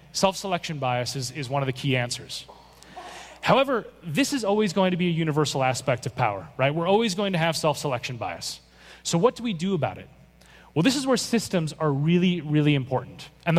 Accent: Minneapolis, Minnesota, United States; Now, I grew up in Minneapolis, which unfortunately is the city where George Floyd was murdered. So this is a very important problem in my hometown.

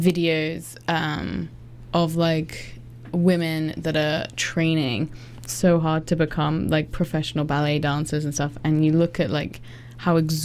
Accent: England, United Kingdom; So I'm from England, and in case you couldn't tell by the accent.

